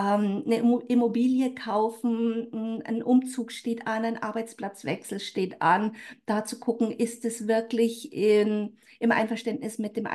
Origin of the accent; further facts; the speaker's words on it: Bad Aibling, Bavaria, Germany; Ich bin aufgewachsen in Bad Aibling bei Rosenheim im schönen Oberbayern